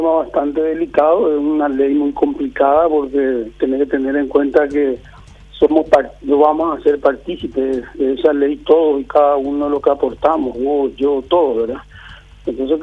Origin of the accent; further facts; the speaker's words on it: Paraguay; somos todos los paraguayos